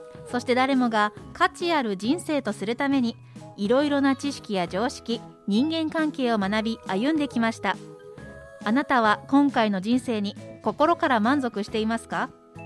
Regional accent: Hokkaido, Japan; まあ、どさんこですから

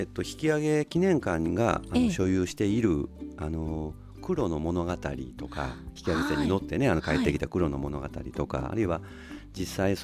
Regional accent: Osaka, Japan; 向こうで生まれてこの仕事に就くまであの、まあ、大阪の方でずっとおったもので

